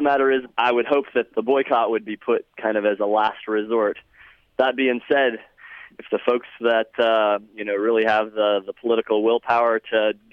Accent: Guatemala; moved away; I'm originally from Guatemala, and I actually had to flee my home country because the place that I lived got taken over by guerrillas.

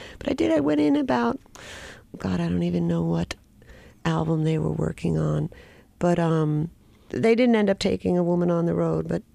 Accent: Oakhurst, New Jersey, United States; A few miles north of Asbury Park. I grew up in a small town called Oakhurst.

